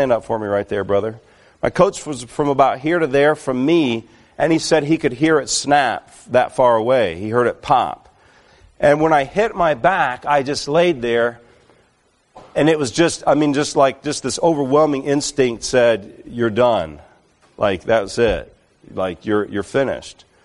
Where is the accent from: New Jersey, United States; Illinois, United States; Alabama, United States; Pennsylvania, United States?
Alabama, United States; University of Tennessee, which I grew up in Alabama